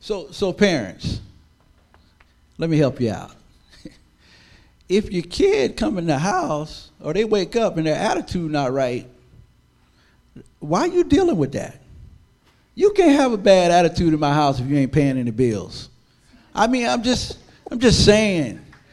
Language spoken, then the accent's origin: English; Baldwin, Florida, United States; also born or lived in Chiefland; If I'd have been listening to my story that I grew up in Baldwin, poor, my family divorced